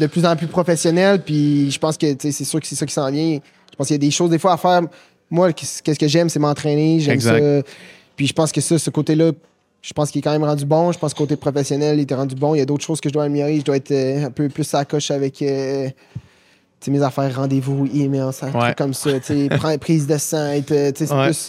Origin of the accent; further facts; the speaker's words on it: Port-Cartier, Quebec, Canada; je viens de Port-Cartier, je suis une petite ville